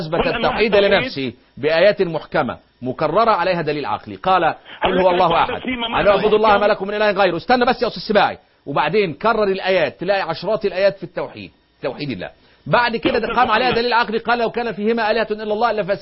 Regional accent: Egypt; زي ما بيقولوا عندنا في مصر

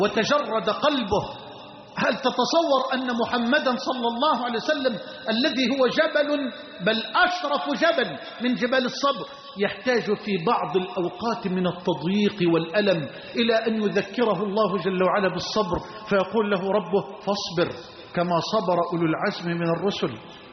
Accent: Egypt

